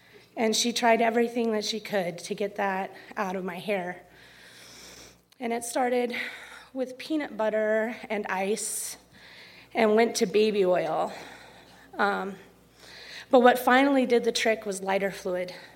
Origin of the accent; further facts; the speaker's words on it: Great Falls, Montana, United States; And it's in Belt, Montana, which is like 20 minutes from where I grew up in Great Falls.